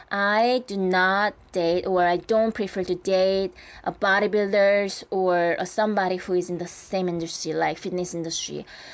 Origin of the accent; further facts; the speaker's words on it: South Korea; English is a second language; I am from Korea.